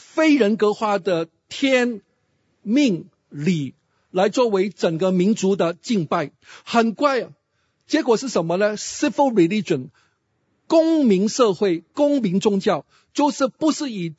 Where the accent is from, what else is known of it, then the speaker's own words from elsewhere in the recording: Hong Kong; 我们香港人从来没有结婚的，我们一直都是同居的。